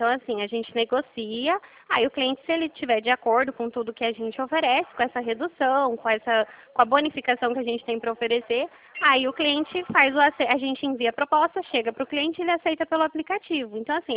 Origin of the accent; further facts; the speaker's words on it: Dracena, São Paulo, Brazil; sou do estado de São Paulo. A minha cidade chama Dracena.